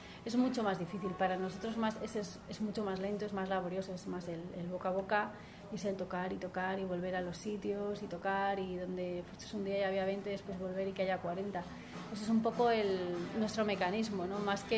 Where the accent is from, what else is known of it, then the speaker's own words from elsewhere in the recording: Torrelavega, Cantabria, Spain; en mi pueblo, en Torrelavega, y gané los dos años seguidos.